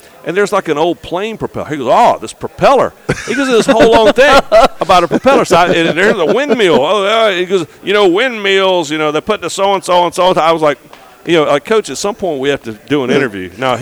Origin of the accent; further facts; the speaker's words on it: the Carolinas, United States; I grew up in the Carolinas.